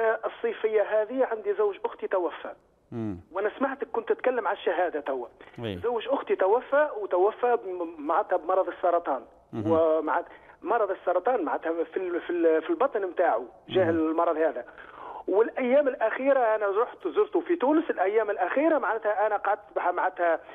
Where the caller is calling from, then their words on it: France; من فرنسا.